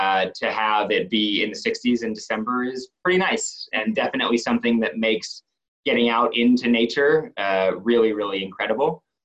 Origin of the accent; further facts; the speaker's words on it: Seattle, Washington, United States; also born or lived in Boston; So I grew up on the West Coast in the Seattle area. Brianna and I met in undergrad in DC and then spent about 5 years in Boston.